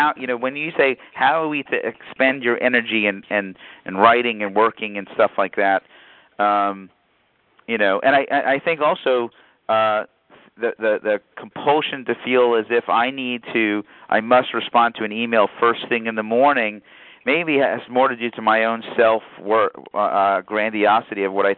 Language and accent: English; New York, United States; I'm a New Yorker, so sometimes I say some things that comes across the wrong way, whatever.